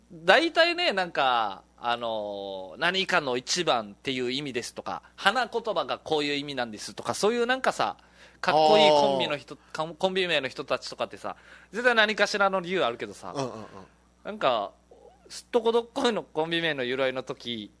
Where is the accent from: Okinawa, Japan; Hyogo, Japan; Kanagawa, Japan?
Okinawa, Japan; Yaese; 八重瀬町出身だし